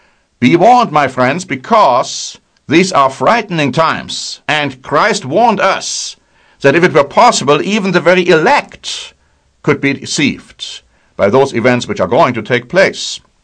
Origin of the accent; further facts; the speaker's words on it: Germany; And I can speak with authority because I am from Germany.